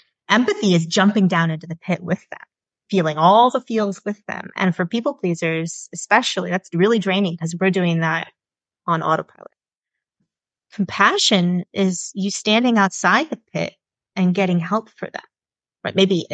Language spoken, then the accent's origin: English; Michigan, United States; obviously the States, because I'm originally from Michigan, but yeah, all over the world.